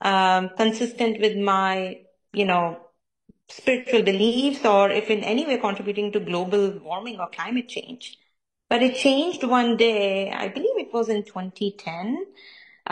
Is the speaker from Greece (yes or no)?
no; India; now in New York, United States; I live here now, but I actually was born and raised in India.